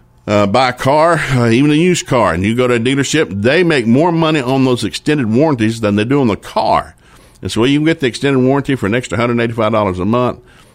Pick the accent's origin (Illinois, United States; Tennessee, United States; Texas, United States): Tennessee, United States; Chattanooga; My hometown in Chattanooga, the old shopping district downtown.